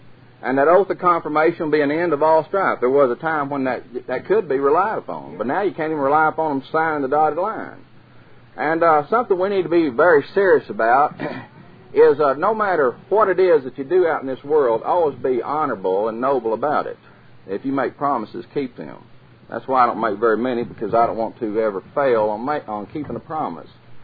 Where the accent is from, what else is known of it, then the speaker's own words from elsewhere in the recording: Texas, United States; I grew up in Windy West, Texas